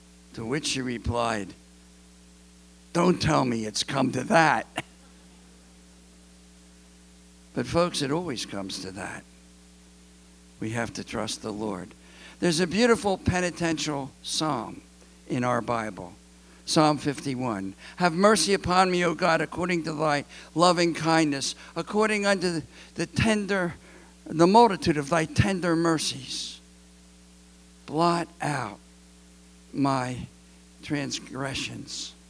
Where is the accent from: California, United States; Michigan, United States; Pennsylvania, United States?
Pennsylvania, United States; Philadelphia; I grew up in Philadelphia. If you grow up in Philadelphia, you have an extra amount of street smarts.